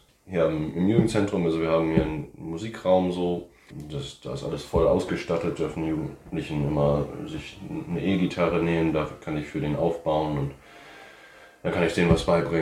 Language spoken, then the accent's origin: German; New Orleans, Louisiana, United States; German is a second language; Ja, ich komme aus New Orleans, aus Amerika.